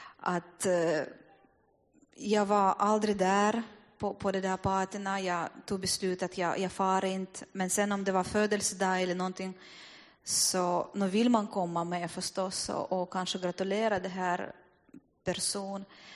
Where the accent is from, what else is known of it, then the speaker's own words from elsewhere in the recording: Russia; Swedish is a second language; moved away as an adult; now in Finland; Att när jag kom hit från Ryssland, jag var 19 år gammalt.